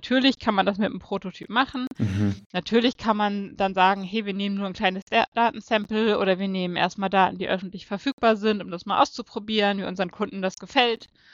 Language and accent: German; Northern Germany, Germany; Ich komme aus dem Norden, hört man.